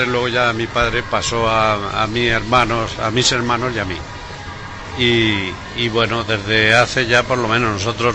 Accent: Malagón, Castilla-La Mancha, Spain; now in Ciudad Real, Spain; Sí, yo vivo en Ciudad Real, pero soy natural de Malagón.

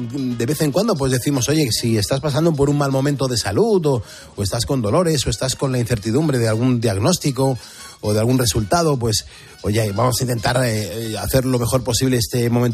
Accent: Taco, Canary Islands, Spain; Tengo 37 años, soy de Taco, en Tenerife.

